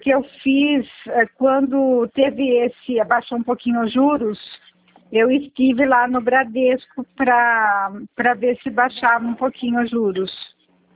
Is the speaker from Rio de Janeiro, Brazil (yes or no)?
no; Jundiaí, São Paulo, Brazil; Eu sou de Jundiaí.